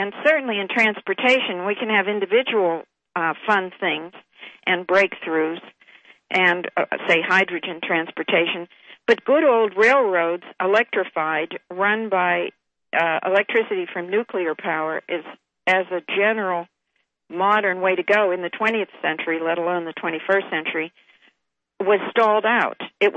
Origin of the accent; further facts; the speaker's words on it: Pittsburgh, Pennsylvania, United States; near my hometown in Pittsburgh, Lock and Dam Number 1 in Emsworth is 80 years old.